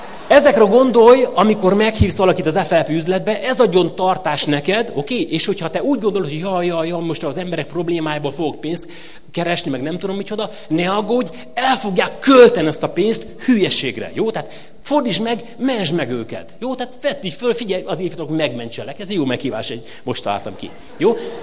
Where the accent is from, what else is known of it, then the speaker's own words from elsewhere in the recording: Nyírcsászári, Szabolcs-Szatmár-Bereg, Hungary; Jó, én gyerekkoromban, Nyírsászáriban nőttem föl